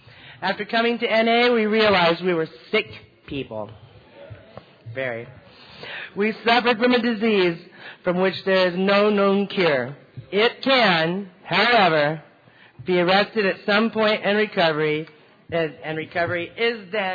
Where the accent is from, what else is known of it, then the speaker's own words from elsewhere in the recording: San Diego, California, United States; I'm an addict from San Diego. From San Diego.